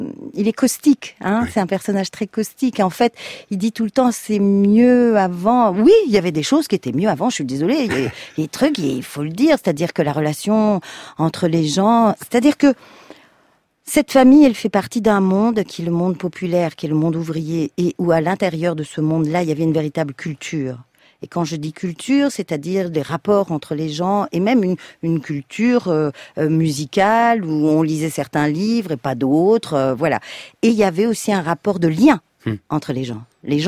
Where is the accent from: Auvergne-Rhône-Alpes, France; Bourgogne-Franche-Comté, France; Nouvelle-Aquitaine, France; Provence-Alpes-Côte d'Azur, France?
Provence-Alpes-Côte d'Azur, France; Marseille; Mais moi, je suis une Marseillaise. Marseille, c'est une ville-monde.